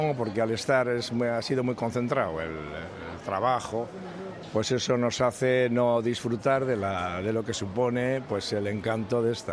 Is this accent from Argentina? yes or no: no; Bilbao, Basque Country, Spain; Somos de Bilbao. Los de Bilbao nacemos donde queremos, efectivamente. Pero sí, en este caso soy de Bilbao.